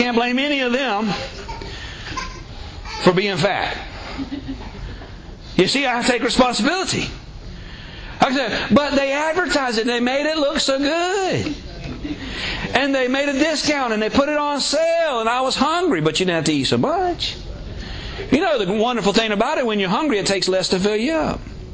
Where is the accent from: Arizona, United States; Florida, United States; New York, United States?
Florida, United States; Pahokee; But I was born in Pahokee. So I'm from here. Well, from around here.